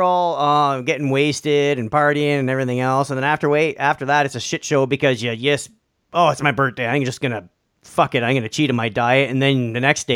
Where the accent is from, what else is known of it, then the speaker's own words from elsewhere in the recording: Sudbury, Ontario, Canada; we grew up in Sudbury, and that was 3 hours, 4 hours north of Toronto.